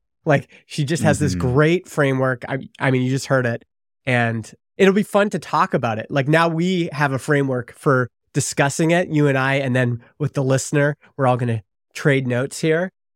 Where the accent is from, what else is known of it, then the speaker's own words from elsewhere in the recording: Vernon, British Columbia, Canada; it's from … my hometown of Vernon, BC.